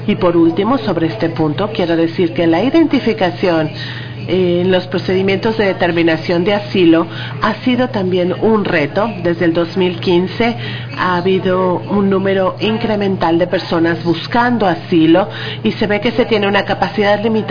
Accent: Ireland; Spanish is a second language; Ha sido un problema en mi país, por ejemplo, en Irlanda

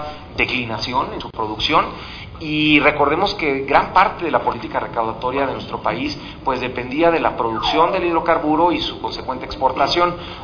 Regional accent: Mexico; Creo que también es nuestro deber como ciudadanos y como mexicanos hacer pues señalamientos propositivos

